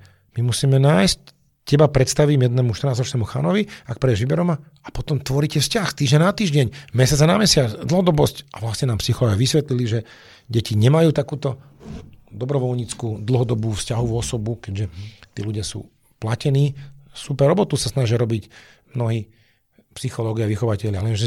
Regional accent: Žilina Region, Slovakia; ja som tu z Liptova

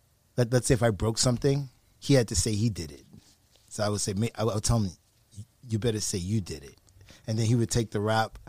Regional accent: Brooklyn, New York, United States; Originally, Brooklyn, New York.

